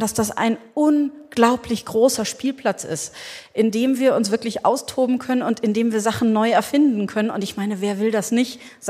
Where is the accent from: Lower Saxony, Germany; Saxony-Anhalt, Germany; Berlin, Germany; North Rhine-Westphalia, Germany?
Berlin, Germany; Also ich bin mit 18 in Berlin, ich komme aus Berlin